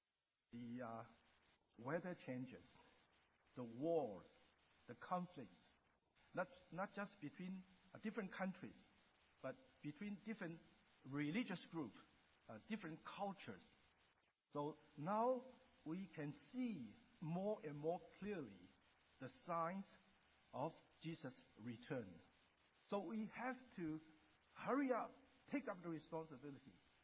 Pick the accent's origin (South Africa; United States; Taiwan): Taiwan; first language Hokkien; English is a second language; My first language was Amoy, Hokkien, or Taiwanese. Taiwan way. How many can understand Taiwan way? A little bit. That's my mother tongue. I learned to speak Mandarin, Putonghua, when I got to Taiwan at the age of 7.